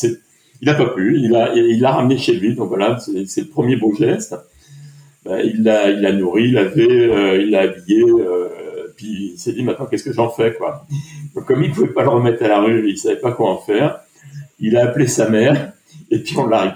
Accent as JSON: {"language": "French", "town": "Nantes", "region": "Pays de la Loire", "country": "France", "said": "j'ai 65 ans, je suis nantais."}